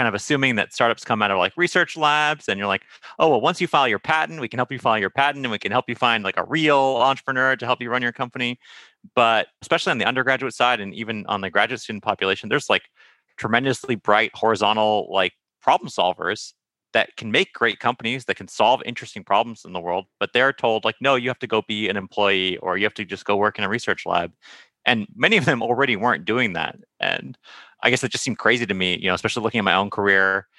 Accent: Santa Monica, California, United States; I grew up in Santa Monica, so I kind of, you know, feel that distance a lot.

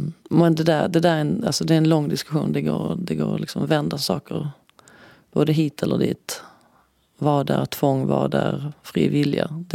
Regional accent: Skåne, Sweden; När jag var liten i Skåne

